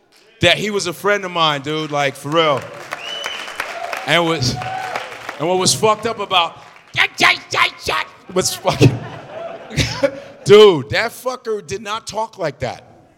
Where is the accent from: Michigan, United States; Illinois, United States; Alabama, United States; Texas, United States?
Illinois, United States; Chicago; I'm from Chicago.